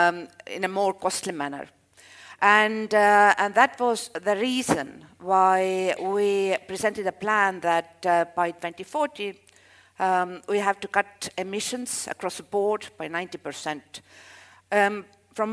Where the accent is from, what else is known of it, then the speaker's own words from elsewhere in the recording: Estonia; Well, I'm coming from Estonia, everything is digitalized